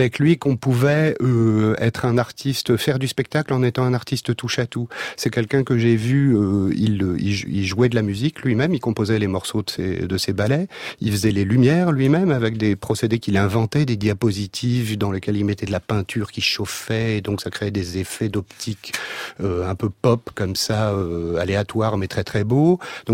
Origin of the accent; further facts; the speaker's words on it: France; c'est qu'on est français. En tant que français